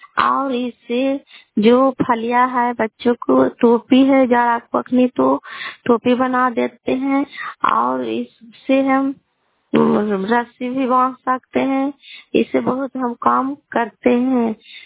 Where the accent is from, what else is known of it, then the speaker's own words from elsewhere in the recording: Kalyanpur, Bihar, India; घर कल्याणपुर वाली गलसी पंचायत प्रखंड चंडी जिला नालंदा का निवासी हूँ।